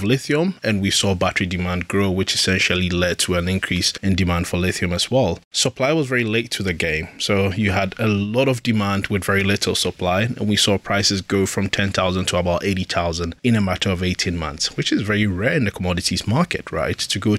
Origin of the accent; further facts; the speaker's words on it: Ghana; even my home country, Ghana, discovered lithium